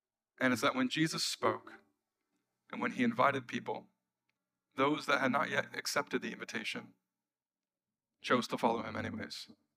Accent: Canada; even though we're Canadian and we have privacy issues.

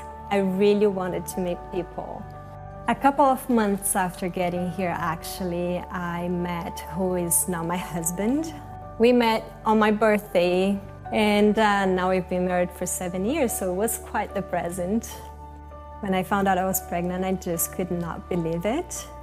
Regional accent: Brazil; moved away; I grew up in Brazil. I came from a broken family. My mom and my dad were actually never married. I grew up with no family around at all, so I didn't have that relationship with cousins, even my dad or grandparents.

